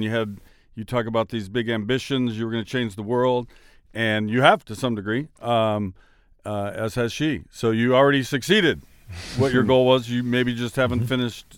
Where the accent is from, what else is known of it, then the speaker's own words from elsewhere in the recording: Washington, United States; I'm from Washington State, we've been doing it for a while